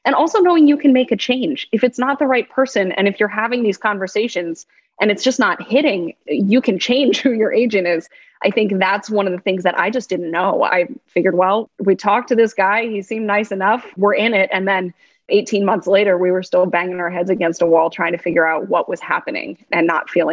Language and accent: English; Pennsylvania, United States; now in Boston, United States; Maybe he's not originally from here. I'm not either. I grew up in Pennsylvania